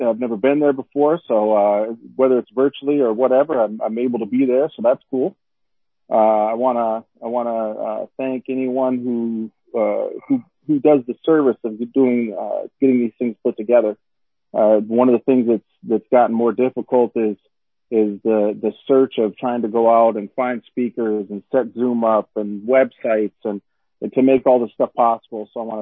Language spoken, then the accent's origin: English; Minot, North Dakota, United States; I grew up in Minot, North Dakota, and it's kind of a funny thing. Yes, I'm from North Dakota, but you're not going to hear me say yeah, sure, or you betcha